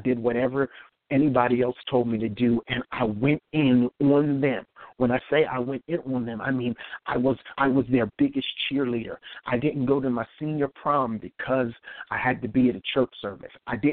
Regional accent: Pottstown, Pennsylvania, United States; Well, I grew up in Pottstown, Pennsylvania, a small little town outside of Philadelphia, Pennsylvania.

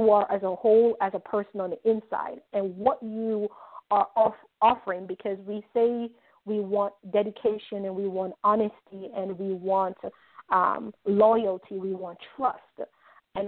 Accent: Jamaica; for all of you who can't tell by now by my accent, I'm Jamaican

